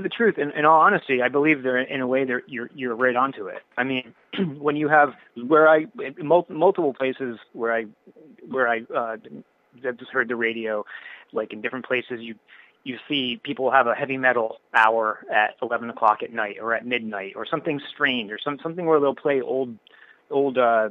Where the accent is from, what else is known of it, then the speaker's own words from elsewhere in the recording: Rhode Island, United States; I grew up in Rhode Island, and we had locally a local radio station